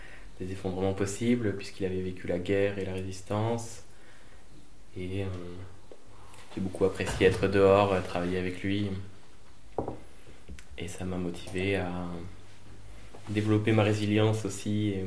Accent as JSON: {"language": "French", "town": "Bordeaux", "region": "Nouvelle-Aquitaine", "country": "France", "tie": "born there", "said": "je suis né à Bordeaux à ma naissance"}